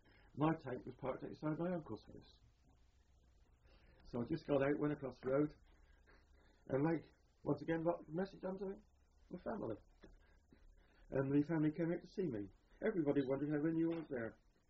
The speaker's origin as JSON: {"language": "English", "town": "Eastleigh", "region": "South East England", "country": "United Kingdom", "tie": "born or raised there", "said": "And once again, that was only, 10 miles from Eastleigh, my hometown."}